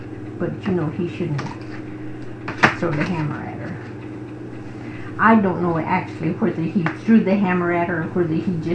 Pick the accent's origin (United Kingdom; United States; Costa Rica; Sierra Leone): United States; Nebraska; But just before we came here from Nebraska, well, one of the girls that come from Nebraska, before we did, she still lived down here, don't we?